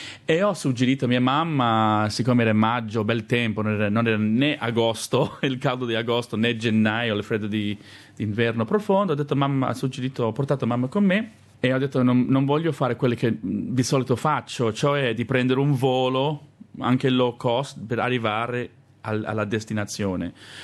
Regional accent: Perth, Western Australia, Australia; moved away as an adult; now in Italy; sono nato a Perth e ho vissuto quasi 30 anni a Perth. Però da 1999 vivo in Italia e dopo un paio di anni a Nord Italia, mi sono trasferito nel paese di mio papà, che non è neanche un paese, è una contrada.

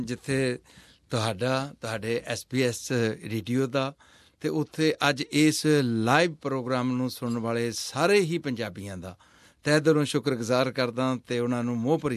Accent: Jakhepal, Punjab, India; ਮੇਰਾ ਪਿੰਡ ਜਖੇਪਲ ਹੈਗਾ, ਤਹਿਸੀਲ ਸਨਾਮ, ਜ਼ਿਲ੍ਹਾ ਸੰਗਰੂਰ

